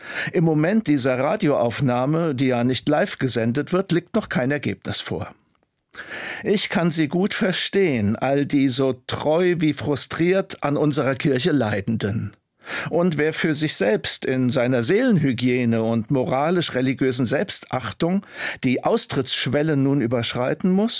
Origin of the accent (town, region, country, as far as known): Germany